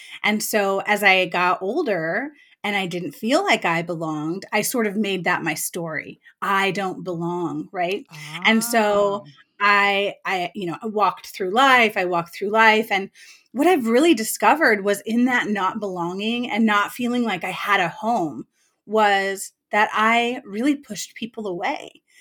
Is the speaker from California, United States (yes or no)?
yes; California, United States; So my life, like I grew up in California, and my family moved every 2 years.